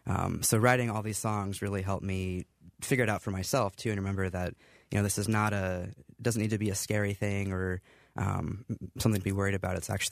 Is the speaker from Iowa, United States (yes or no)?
yes; Iowa, United States; moved away as an adult; now in Boston, United States; I grew up in Iowa, but then I moved to Boston, and I think just moving to a new city in a bigger environment, meeting a lot of new people